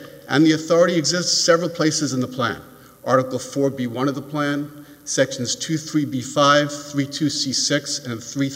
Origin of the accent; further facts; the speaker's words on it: New York, United States; Well, I'm from New York. I do talk fast.